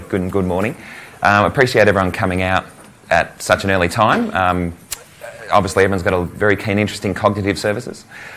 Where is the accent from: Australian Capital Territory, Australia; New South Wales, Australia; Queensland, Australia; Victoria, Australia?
Victoria, Australia; Melbourne; So who are we? … I'm what's called a data solution architect. I'm from Melbourne.